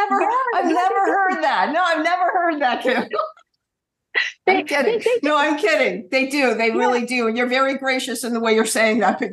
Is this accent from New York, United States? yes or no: yes; New York, United States; but I'm a New Yorker, so you can imagine